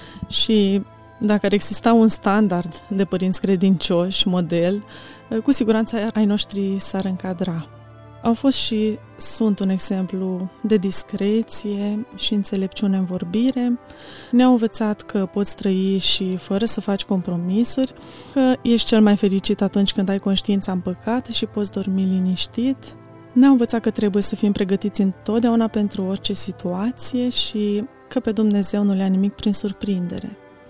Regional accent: Suceava, Suceava County, Romania; M-am născut în Suceava, într-o familie obișnuită, o familie credincioasă, de creștini penticostali, cu 3 băieți și 3 fete.

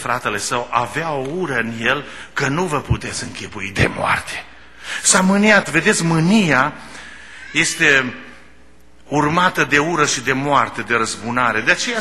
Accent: Romania; când noi mergeam într-o familie de pocăiți în România, când eram copii

